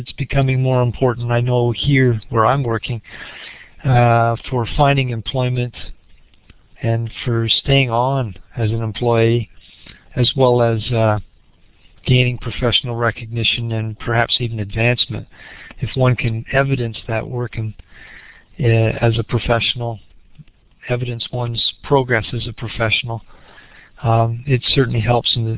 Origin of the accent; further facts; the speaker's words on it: Sarnia, Ontario, Canada; that's my home province, Laura. Whereabouts are you? I hail from Sarnia.